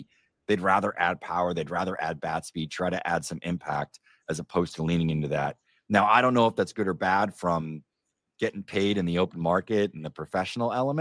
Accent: United States; I'm not going to deny it. I'm American.

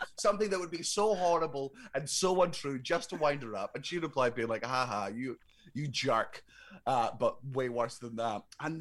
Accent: Scotland, United Kingdom; Oh man, because I'm Scottish, man.

